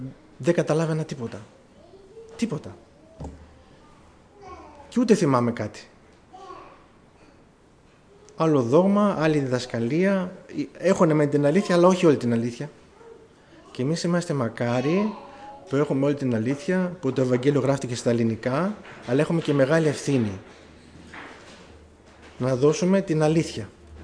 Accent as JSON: {"language": "Greek", "country": "Germany", "tie": "born or raised there", "first_language": "German", "second_language": "Greek", "said": "Εγώ γεννήθηκα στη Γερμανία, μεγάλωσα στη Γερμανία. Τα ελληνικά μου δεν είναι και τόσο καλά. Η μητρική μου γλώσσα είναι η γερμανική γλώσσα. Και μέχρι τώρα εκεί ζω"}